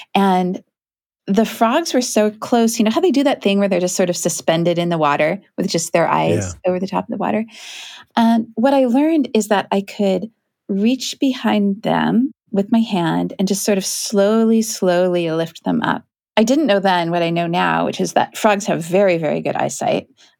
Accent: Kent, Washington, United States; So I grew up in Kent, which is a town outside of Seattle.

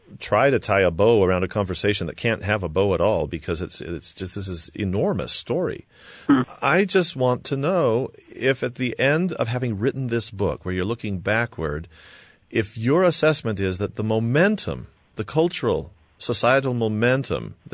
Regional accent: San Diego, California, United States; now in Salt Lake City, United States; he came up to visit me here in Salt Lake City. We're from San Diego.

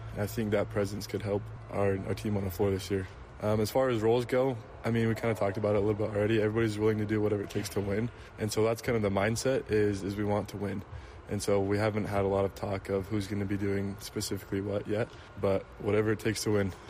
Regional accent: Huntsville, Utah, United States; I'm from Huntsville, Utah. Everybody's like, where is that? Right? So it's a super small town kid growing up. So I grew up in the outdoors, yeah.

